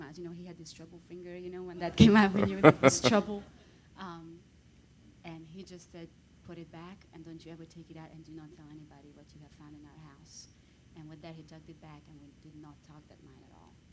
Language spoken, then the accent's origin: English; Romania; first language Hungarian; English is a second language; I was born and raised in Romania, but I am by nationality Hungarian.